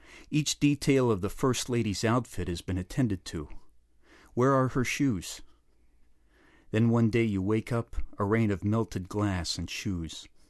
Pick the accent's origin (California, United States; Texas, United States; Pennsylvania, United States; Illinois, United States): Pennsylvania, United States; I grew up in Pennsylvania, and one thing that people everywhere east of Ohio do during the summertime is they vacation at the shore.